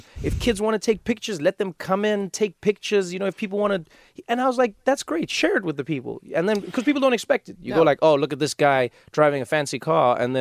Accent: South Africa; now in United States; I'm a South African in the world.

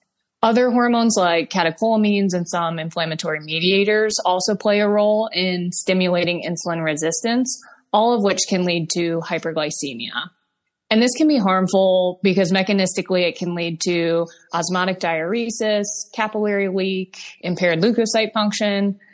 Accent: Michigan, United States; now in Baltimore, United States

